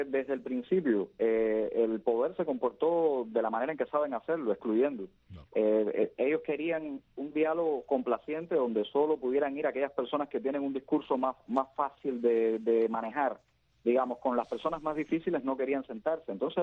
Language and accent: Spanish; Cuba; como cubanos